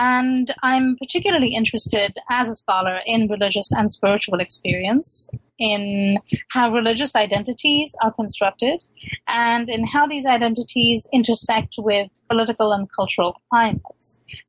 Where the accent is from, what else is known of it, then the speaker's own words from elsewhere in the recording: London, United Kingdom; born there; I'm a true immigrant. I was born in London, but my parents were one of those Pakistanis who decided not to stay in the West.